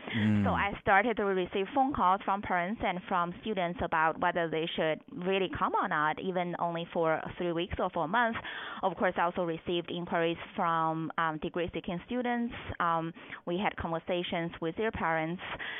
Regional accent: China; English is a second language; I would say, you know, I'm Chinese too, so I'm from China.

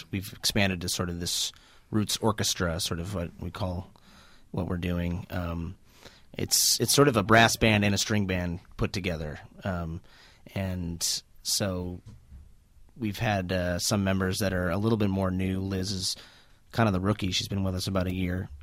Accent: Evanston, Illinois, United States; I'm from Evanston, so

